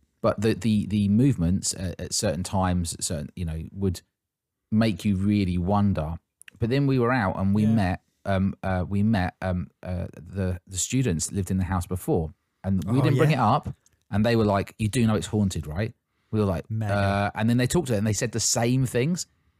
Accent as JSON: {"language": "English", "region": "England", "country": "United Kingdom", "said": "I mean, being English, yeah. I don't celebrate it at all, really."}